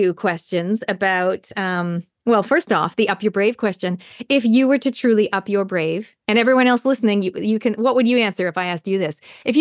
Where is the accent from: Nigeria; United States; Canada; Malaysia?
Canada; now in New Zealand; I come from Canada and it's winter. I used to walk to university and my eyelashes would be frozen shut.